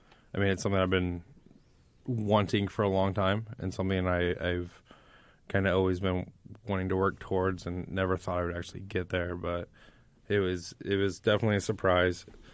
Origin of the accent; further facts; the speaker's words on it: Anderson, Indiana, United States; And I'm from Anderson. So it was actually up there.